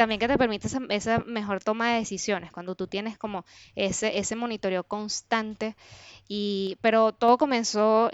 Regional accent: Venezuela; soy ingeniero electrónico y vengo de Venezuela.

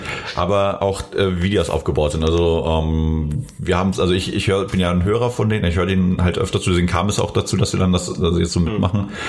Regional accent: North Rhine-Westphalia, Germany; okay, aber wir kommen ja auch aus Ostwestfalen

